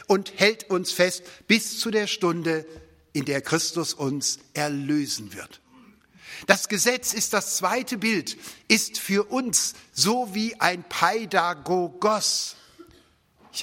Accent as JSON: {"language": "German", "town": "Bad Ems", "region": "Rhineland-Palatinate", "country": "Germany", "tie": "born or raised there", "said": "Es ist gepflastert bis hoch zu meiner Heimat in Bad Ems"}